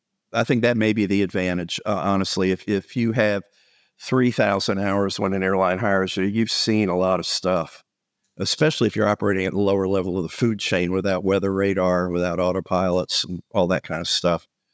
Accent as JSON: {"language": "English", "town": "Lakeland", "region": "Florida", "country": "United States", "tie": "born or raised there", "said": "I grew up in Lakeland, Florida, and I was at Lakeland Airport"}